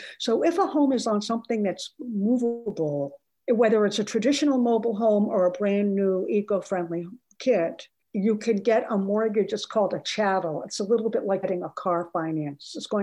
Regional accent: Boston, Massachusetts, United States; In my hometown in Boston, a land value could be 40% of the total value of your house.

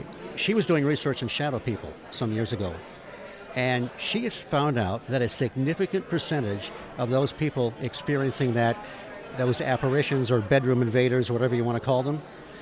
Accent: Detroit, Michigan, United States; These were right in my backyard growing up in the Detroit area.

